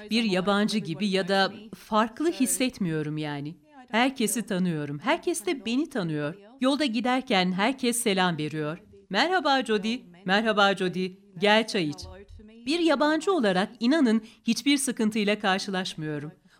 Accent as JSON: {"language": "Turkish", "country": "Australia", "tie": "born or raised there", "second_language": "Turkish", "lives_now": "Göreme, Turkey", "said": "Avustralya'da bir çiftlikte büyüdüm ben."}